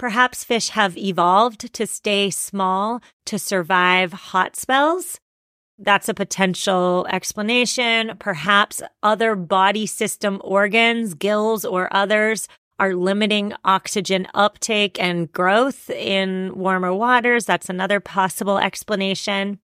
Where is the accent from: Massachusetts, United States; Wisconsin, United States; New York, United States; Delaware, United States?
Massachusetts, United States; my home state of Massachusetts